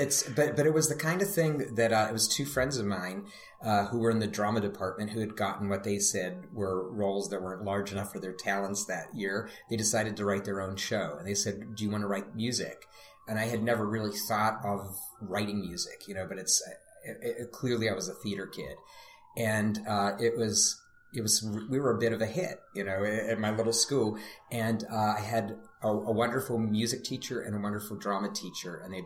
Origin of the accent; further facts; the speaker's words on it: Pittsburgh, Pennsylvania, United States; I grew up in Pittsburgh, and each scene took place in a different locale, different neighborhood of my hometown